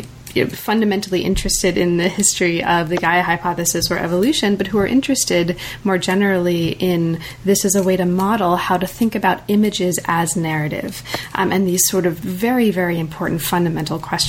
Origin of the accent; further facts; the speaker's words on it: United States; Oh, I'm very American.